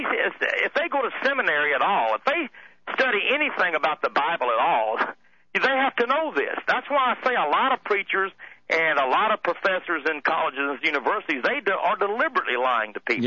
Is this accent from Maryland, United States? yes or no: no; Texas, United States; Just like I'm a Texan and I'm an American, but not all Americans are Texans.